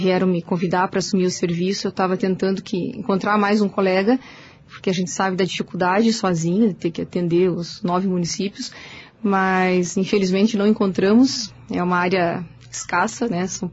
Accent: Canoinhas, Santa Catarina, Brazil; Eu morava em Curitiba, mas a minha família é de Canoinhas, né? Eu sou natural de Canoinhas, mas estava fazendo a residência em Curitiba.

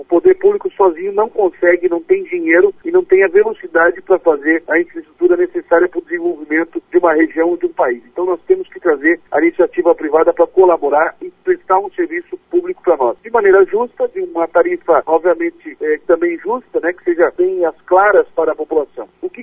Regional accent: Jandaia do Sul, Paraná, Brazil; born there; Um homem que saiu de Jandaia do Sul desempregado, onde eu nasci, deixou eu e minha mãe na rodoviária para tentar arrumar emprego em Curitiba.

